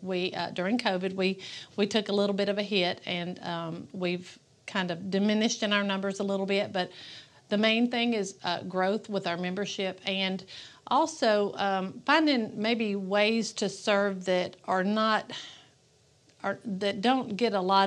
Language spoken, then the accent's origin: English; Horn Lake, Mississippi, United States; now in Southaven, United States; I grew up actually in Horn Lake. I was in Horn Lake until I was a senior in high school.